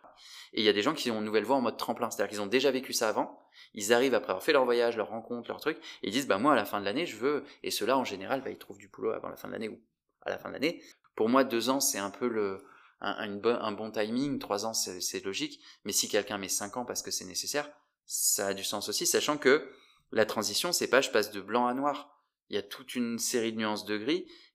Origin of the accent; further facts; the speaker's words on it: Morocco; j'ai grandi au Maroc, donc je suis parti dans pas mal de pays pendant mes études